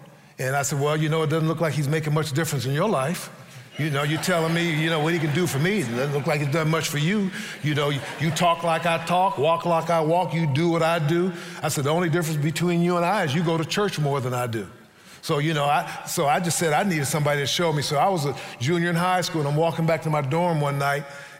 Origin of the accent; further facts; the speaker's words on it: Youngstown, Ohio, United States; I grew up in Youngstown, Ohio, and I had a desire to know who Jesus was